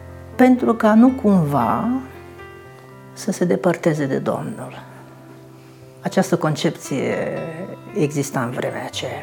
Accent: Cuza Vodă, Brăila County, Romania; Primii 7 ani am crescut la bunici, la Cuzavodă, tot în județul Brăila.

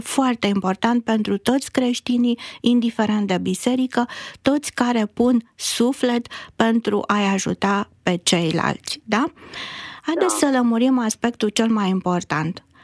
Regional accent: Romania; noi ca români ne confruntăm cu această problemă

